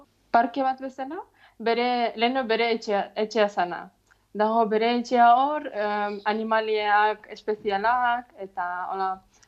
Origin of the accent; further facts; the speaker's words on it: Ivankiv, Kyiv Oblast, Ukraine; Basque is a second language; moved away; leno, bizi nintzen, Iban Kiben, berez han jaio nintzen